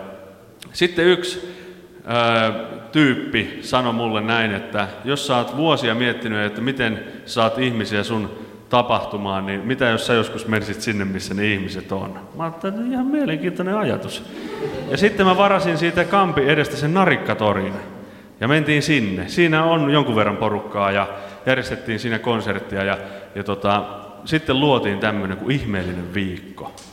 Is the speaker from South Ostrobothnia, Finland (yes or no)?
yes; Kuortane, South Ostrobothnia, Finland; mä oon Pohjanmaalta kanssa kotosi, ensintään Peräseinäjoelta tai Soinista, vaan Kuortaneelta.